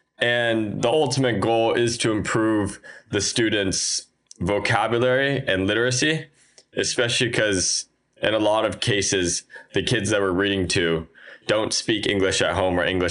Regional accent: San Francisco, California, United States; Yeah, so I'm from San Francisco, and I am a senior currently

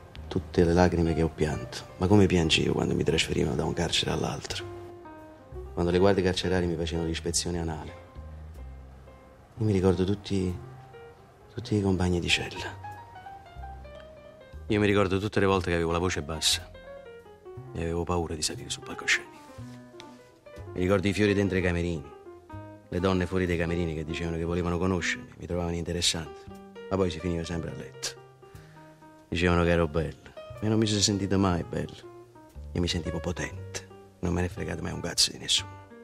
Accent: Naples, Campania, Italy; Io sono nato a Vico Speranzella. Mi ricordo Napoli durante la guerra, avevo solo 8 anni

